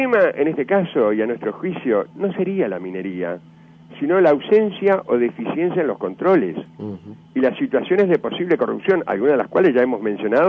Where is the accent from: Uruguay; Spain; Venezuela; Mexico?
Uruguay; lo que más nos conviene a todos como uruguayos